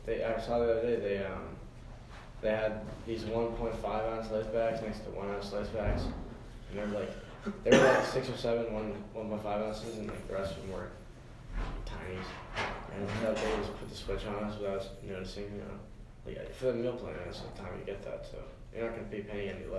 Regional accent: New Hampshire, United States; I'm from New Hampshire. Yeah. It's a great place.

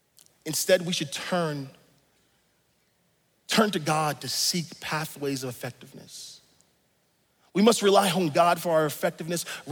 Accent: Massachusetts, United States; I remember going to Westgate Mall as a kid growing up in Massachusetts

